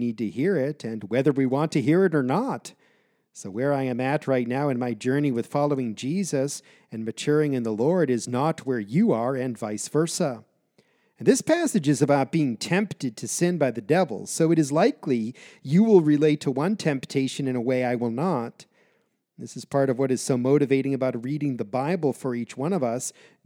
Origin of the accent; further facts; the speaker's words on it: United States; I'm from the United States, but I have lived overseas many years.